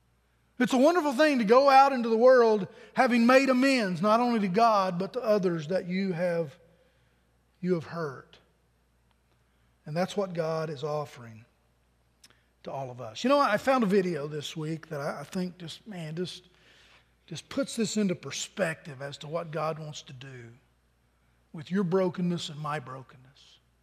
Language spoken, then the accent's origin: English; Pennington Gap, Virginia, United States; You know, I went to my hometown recently. And when you come into Pennington Gap, Virginia, there's only one way. Okay, my hometown's so small.